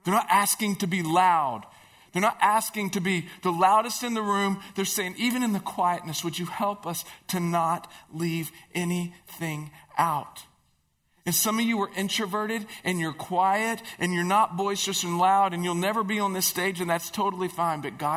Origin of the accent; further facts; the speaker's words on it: Oklahoma, United States; I grew up in Oklahoma, and Oklahoma is about as flat as Iowa is.